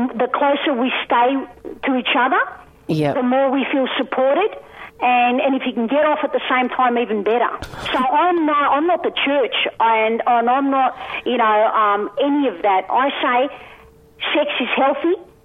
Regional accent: Broadmeadows, Victoria, Australia; accent: Broadmeadows; My accent's from Broadmeadows. Where do you reckon? Nah, come on, my accent is half Yobbo, half my parents.

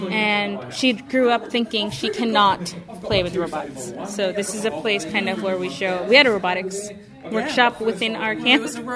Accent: Dubai, United Arab Emirates; also born or lived in United States; I didn't grow up in America, so I'm not American-American. I grew up in the Middle East.

